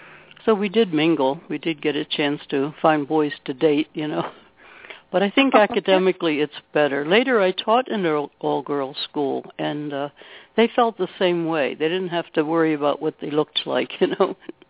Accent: Baltimore, Maryland, United States; I grew up in Baltimore, right in the city, to a blue-collar father

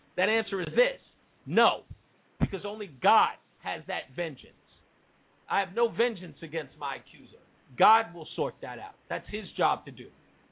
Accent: Queens, New York, United States; now in Morristown, United States; My mom moved out to Jersey City. We're originally from Queens. And my mom's moved out to Jersey City.

